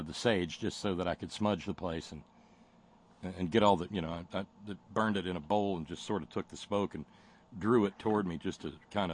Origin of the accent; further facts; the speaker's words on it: the South, United States; It's something I grew up in the South with in the South.